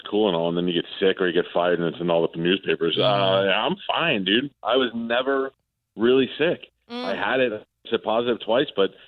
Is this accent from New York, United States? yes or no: yes; New York, United States; when I grew up in New York, there was Scott Shannon